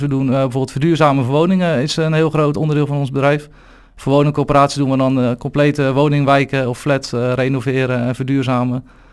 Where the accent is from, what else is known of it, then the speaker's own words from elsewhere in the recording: Krimpen aan den IJssel, South Holland, Netherlands; Ik ben 30 jaar geleden geboren hier in Krimpen aan de IJssel. Dus dat, geboren en getogen Krimpenaar. Heel mijn leven ook in Krimpen gewoond.